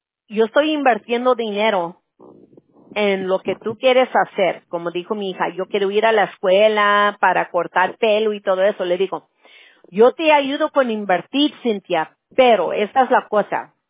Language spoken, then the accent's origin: Spanish; California, United States; Yo soy de California, yo nací de aquí, mis abuelos eran de México.